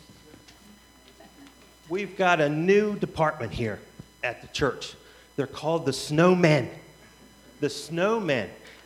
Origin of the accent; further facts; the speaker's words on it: Maryland, United States; We're from Maryland, and we've got that North Point city over on the other side of the world, you know.